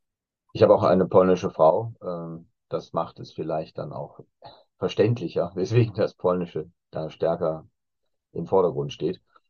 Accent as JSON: {"language": "German", "town": "Herford", "region": "North Rhine-Westphalia", "country": "Germany", "tie": "born or raised there", "said": "ich habe meine Jugendzeit in Herford in Ostwestfalen verbracht und dann mein Studium in Bielefeld in Ostwestfalen"}